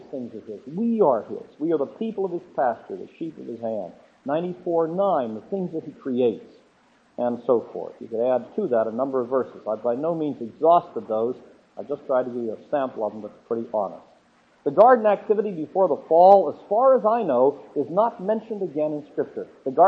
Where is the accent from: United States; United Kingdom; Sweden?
United Kingdom; Wales; Yeah, I'm not a Welshman for nothing.